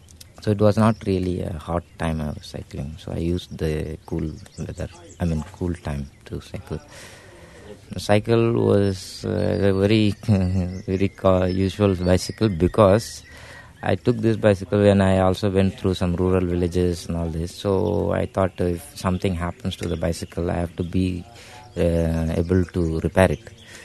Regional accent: Auroville, Tamil Nadu, India; from Auroville, at present living at Sincerity. I was born and brought up here in Auroville

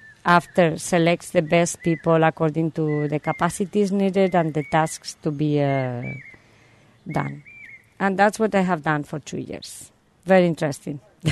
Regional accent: Spain; now in Oroville, United States; I came from Spain to live here 12 years ago, after having paid a few visits to Oroville.

